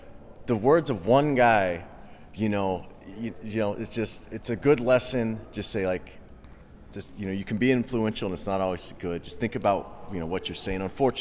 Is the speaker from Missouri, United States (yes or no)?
yes; Kansas City, Missouri, United States; You know, I grew up here in Kansas City.